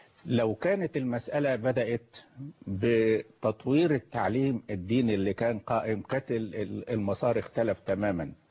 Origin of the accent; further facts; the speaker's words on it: Egypt; ومكتوب إن أنا مسلمة فأنا إذن مسلمة، ومكتوب إن أنا جنسية مصرية فأنا مصرية عربية مسلمة.